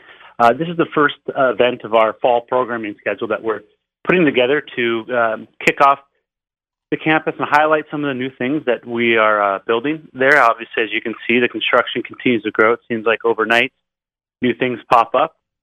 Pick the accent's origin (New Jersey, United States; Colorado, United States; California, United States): Colorado, United States; We are originally from Colorado area.